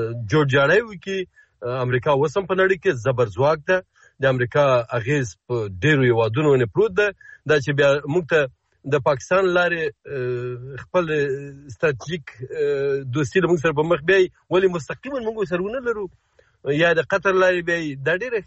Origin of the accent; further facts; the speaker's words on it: Afghanistan; دا زه د یو افغان په توګه ویلی سم